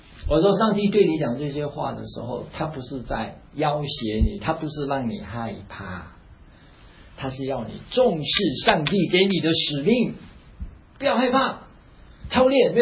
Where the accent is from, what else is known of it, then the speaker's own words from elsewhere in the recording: Taiwan; 我可以凹，我们台湾人喜欢用凹